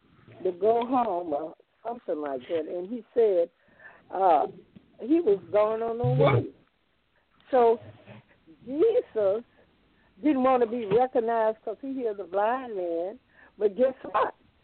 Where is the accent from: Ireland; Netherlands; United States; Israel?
United States; Beaumont, Texas; My hometown is Beaumont. … born in Beaumont, Texas.